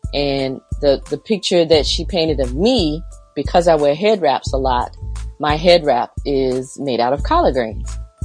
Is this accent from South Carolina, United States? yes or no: yes; Summerton, South Carolina, United States; born or raised there